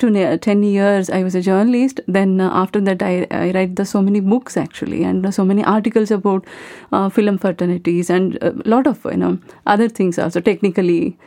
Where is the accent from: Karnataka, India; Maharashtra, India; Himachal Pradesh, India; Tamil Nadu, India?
Karnataka, India; Kitturu; English is a second language; I am coming from Karnataka. So my native was called Kitturu. … Kitturu was Mysore district, a small village.